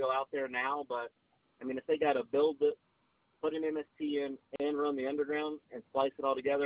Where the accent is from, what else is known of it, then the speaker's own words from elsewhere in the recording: Texas, United States; I'm originally from Texas, so I'm heading back to Texas tomorrow, and I'll be there till Monday.